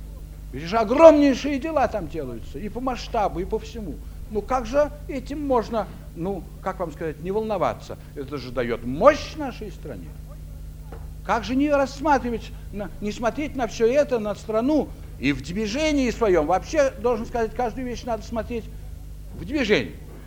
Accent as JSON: {"language": "Russian", "region": "Moscow", "country": "Russia", "said": "Я москвич, понимаете"}